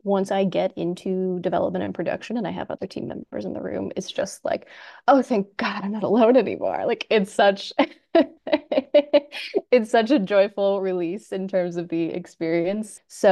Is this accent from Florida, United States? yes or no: no; Philadelphia, Pennsylvania, United States; I'm from Pennsylvania, I'm from the Philly area originally